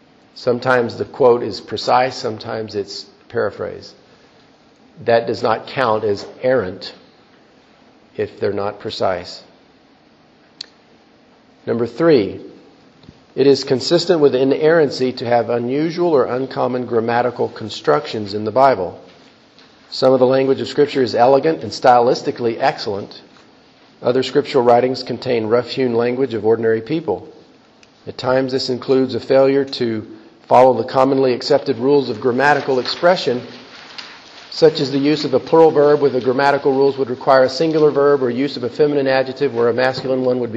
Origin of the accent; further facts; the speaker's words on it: Texas, United States; It broke me from a lot of bad habits growing up in South Texas. It was not uncommon for us to use double negatives with regularity.